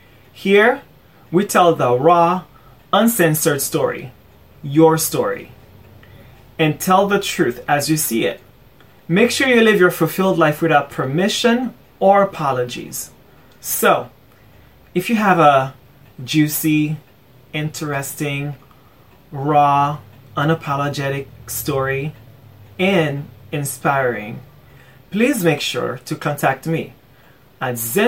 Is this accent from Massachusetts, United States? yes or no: yes; Boston, Massachusetts, United States; now in New York City, United States; And so I'm in New York City and I'm from Boston, like big cities.